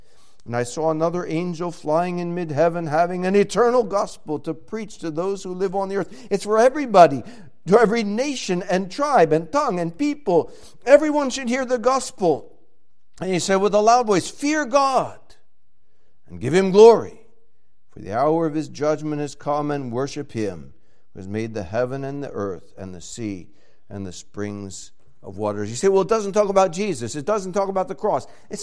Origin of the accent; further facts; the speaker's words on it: the South, United States; and I grew up in the South when I was paddled in school, and we prayed in school and stuff like